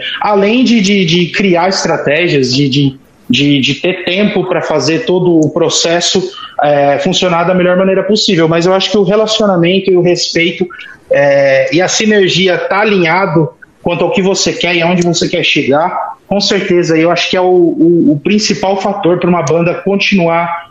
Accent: São Paulo, Brazil; Eu sou do interior de São Paulo, então, assim, é um festival mais próximo que tinha da minha região antes de mudar pra São Paulo

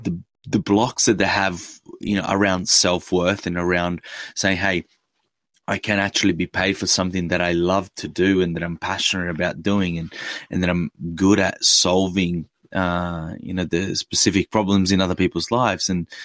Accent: Italy; English is a second language; I grew up in Italy

